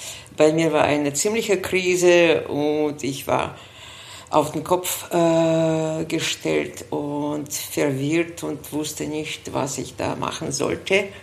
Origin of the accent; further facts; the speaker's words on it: Saint Petersburg, Russia; German is a second language; moved away as an adult; now in Vienna, Austria; Nein, ich bin eine Russin, in St. Petersburg geboren. Lebe aber in Österreich, in Wien. In diesem Jahr werden schon 45 Jahre sein. Ja, seit 1979.